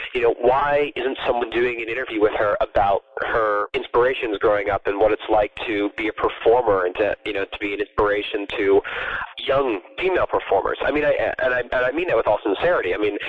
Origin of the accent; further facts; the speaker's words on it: New York City, New York, United States; I'm from New York City originally.